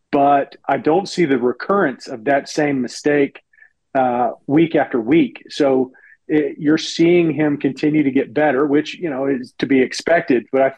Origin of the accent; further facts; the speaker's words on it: Georgia, United States; very few people that are born and raised in Georgia are Falcons fans. They're not loyalist to begin with. So I grew up playing football in the backyard more than watching football